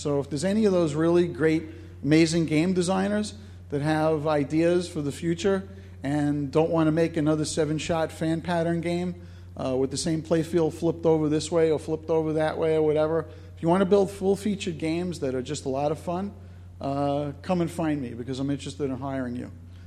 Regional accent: Brooklyn, New York, United States; accent: Brooklyn; my Brooklyn accent kicking in there

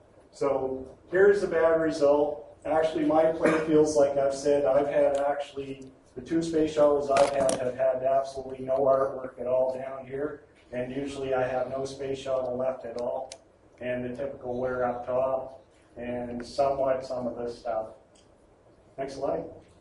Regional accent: Halifax, Nova Scotia, Canada; So I'm from Halifax, Nova Scotia. So we're located on the east coast of Canada.

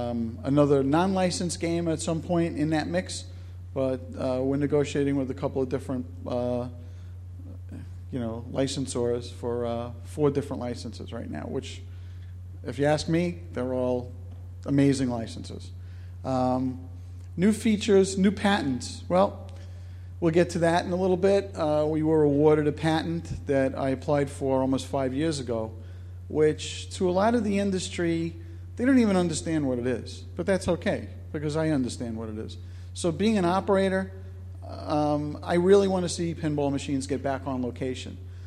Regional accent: Brooklyn, New York, United States; accent: Brooklyn; my Brooklyn accent kicking in there

